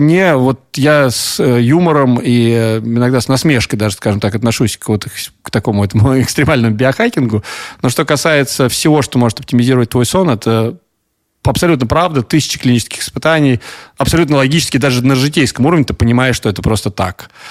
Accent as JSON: {"language": "Russian", "country": "Russia", "said": "Ну, я из России, мне с детства как бы учили."}